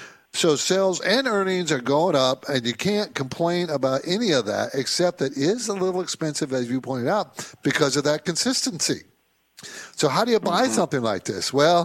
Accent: San Diego, California, United States; Yeah, I grew up in San Diego, so yeah, I'm very familiar.

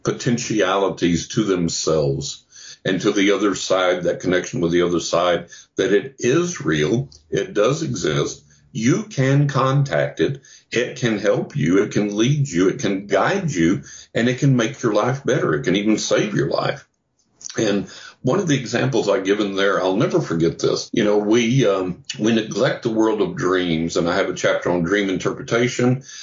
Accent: Texas, United States; when I was growing up in West Texas

